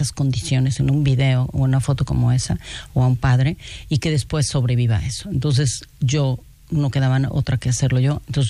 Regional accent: Mexico; soy la llorona mexicana, tu llorona clásica mexicana

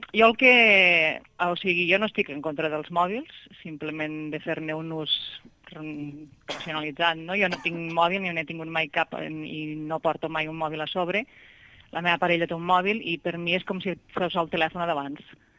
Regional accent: Cervera, Catalonia, Spain

